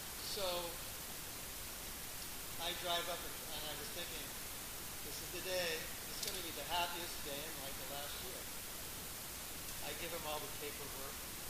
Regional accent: California, United States

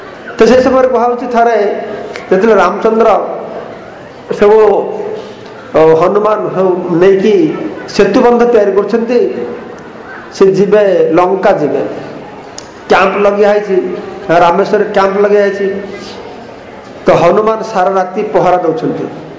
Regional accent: Odisha, India; now in Bengaluru, India; ମୁଁ ବେଶୀ ସମୟ ବେଙ୍ଗଲରେ ରହେ, ମଝିରେ ମଝିରେ ଓଡ଼ିଶା ଆସେ

